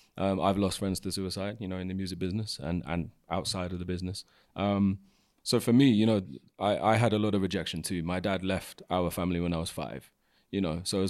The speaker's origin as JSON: {"language": "English", "region": "England", "country": "United Kingdom", "said": "I'm from England, as you can hear."}